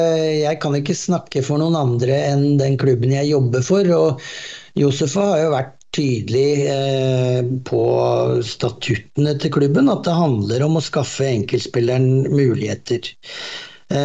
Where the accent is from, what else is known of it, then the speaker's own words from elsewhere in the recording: Oslo, Norway; jeg er den eneste fra Oslo, eller eneste ikke-senegaleser i klubben